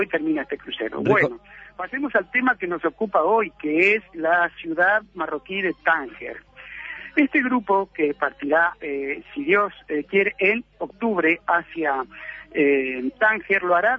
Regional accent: Uruguay; Así como los uruguayos, de repente vamos quizá a Buenos Aires

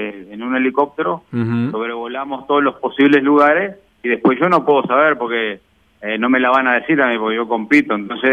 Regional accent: Uruguay; viste cómo somos los uruguayos

